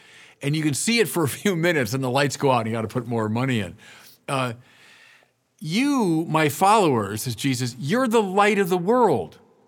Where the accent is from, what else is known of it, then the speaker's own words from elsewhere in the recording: United States; So my home country, how we kind of oscillate back and forth between extremes in a way.